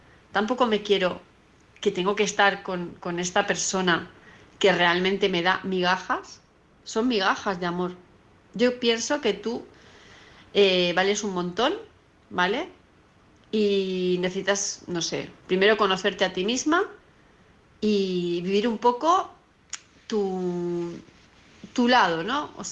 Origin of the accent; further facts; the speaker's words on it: Palma, Balearic Islands, Spain; de Palma de Mallorca, ya me conocéis